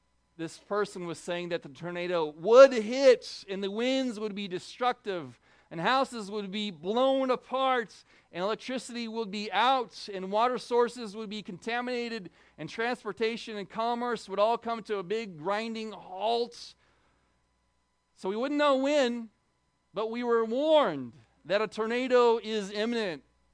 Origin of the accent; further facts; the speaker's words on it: Oregon, United States; Now, by the way, I'm from Oregon. I've never had to think about tornadoes in my life.